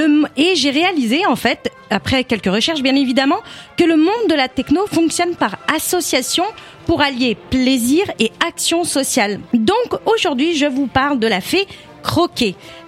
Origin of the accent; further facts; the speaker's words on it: Quebec, Canada; accent: Québécois; j'ai l'accent québécois qui ressort, j'avoue.